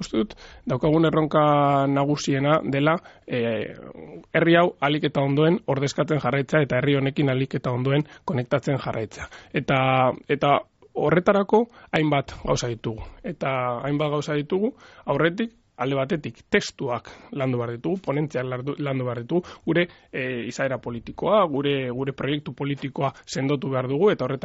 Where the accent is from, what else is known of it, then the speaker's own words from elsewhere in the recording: Basque Country, Spain; ni Arabarra naiz